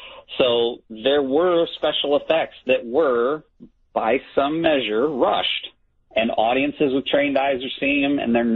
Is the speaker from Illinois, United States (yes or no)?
yes; Peoria, Illinois, United States; now in Champaign, United States